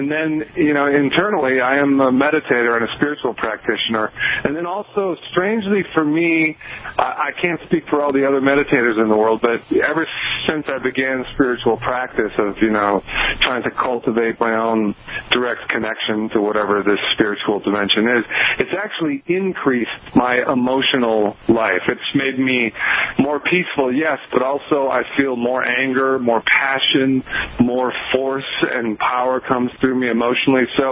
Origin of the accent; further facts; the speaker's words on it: Minnesota, United States; I'm from Minnesota, and I dropped out of college after my second year, and I was intending to do it just for a brief spell.